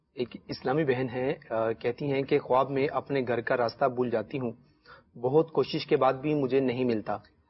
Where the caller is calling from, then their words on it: Rawalpindi, Punjab, Pakistan; میں راولپنڈی سے ہوں، راولپنڈی سے ایس ایم ایس کر رہا ہوں.